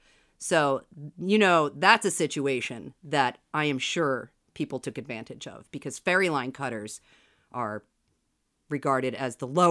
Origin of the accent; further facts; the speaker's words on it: East Coast, United States; I grew up on the East Coast. Horns are just part of the dialogue.